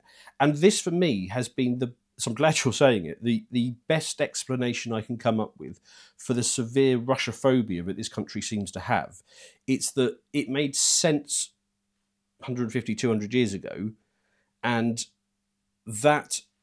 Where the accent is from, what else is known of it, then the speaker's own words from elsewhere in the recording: United Kingdom; But it doesn't concern me, as a British.